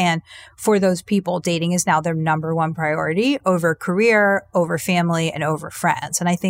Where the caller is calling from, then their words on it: New York, United States; I'm recording this from New York right now, and I can tell you New York is really hopping